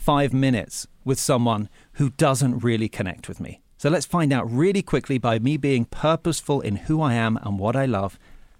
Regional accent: England, United Kingdom; when I was growing up in England

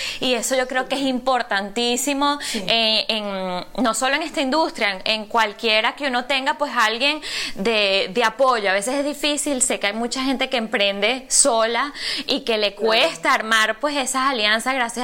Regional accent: Venezuela; nosotros pues como venezolanos, que estás en una boda en Venezuela.

